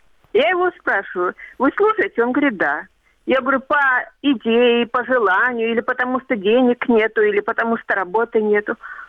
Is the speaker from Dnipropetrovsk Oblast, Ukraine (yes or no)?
no; Luhansk, Luhansk Oblast, Ukraine; я из Луганска.